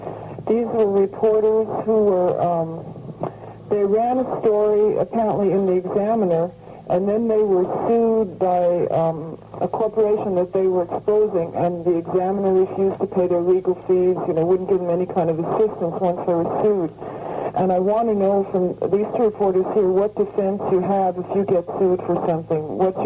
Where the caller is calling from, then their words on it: San Francisco, California, United States; from San Francisco.